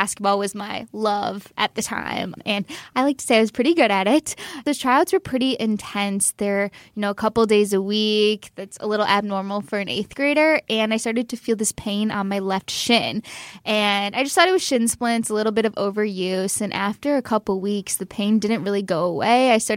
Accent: Brookfield, United States; You know, growing up in Brookfield, sports were my life.

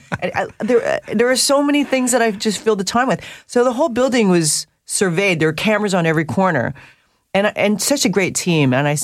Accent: Vancouver, British Columbia, Canada; from early teen times growing up in Vancouver

